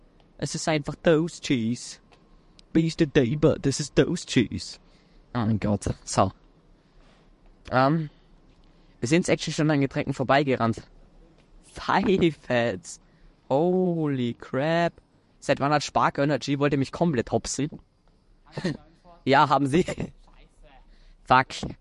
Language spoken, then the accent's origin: German; Austria; wir als Österreicher kriegen es trotzdem nicht, obwohl die literally bei uns und in der Schweiz producen.